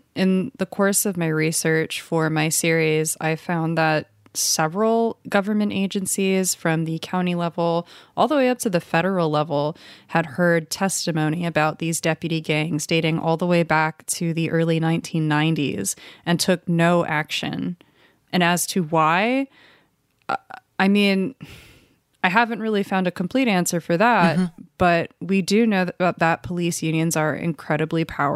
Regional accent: Los Angeles, California, United States; I am a Black person growing up in Los Angeles, so I had many encounters with police before starting this journey of investigating the sheriff's department.

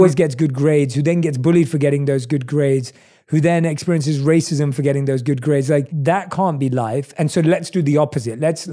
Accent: London, United Kingdom; accent: British, New York, LA mix; now in United States; I was born and raised in London. So, and obviously I've lived in the States for the last 6 years. So I have somewhat of a British, New York, LA like mix of whatever my accent sounds like now.

